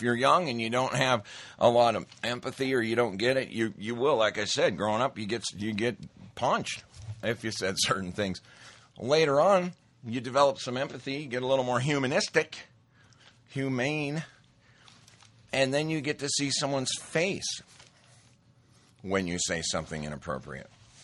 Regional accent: Montana, United States; When I was growing up in Montana, you know, you stand in front of somebody and you make certain comments and you just might get whacked in the face.

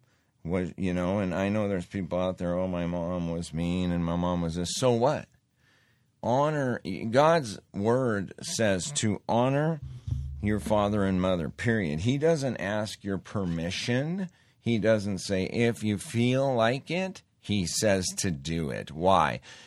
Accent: Montana, United States; I did for years, and I grew up in Montana

